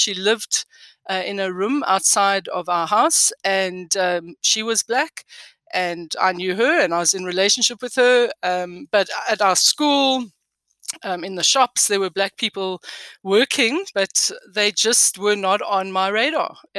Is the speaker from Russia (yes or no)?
no; South Africa; now in Johannesburg, South Africa; It's where the Wanderers Cricket Stadium is, where we like to get one over the Aussies every now and again.